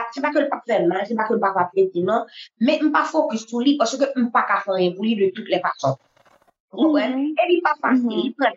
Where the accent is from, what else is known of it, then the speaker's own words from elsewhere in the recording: Haiti; Moi, en tant qu'haïtienne, quand je vis en Haïti